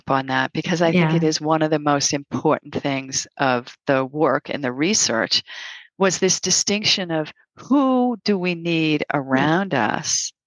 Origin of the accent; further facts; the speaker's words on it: Boston, Massachusetts, United States; accent: Boston; You know that I'm a Bostonian, right? I have an accent that's a Bostonian.